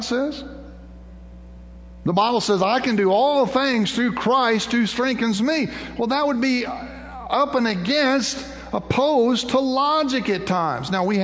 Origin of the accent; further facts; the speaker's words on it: Texas, United States; And I'm from Texas, so he called me the redneck.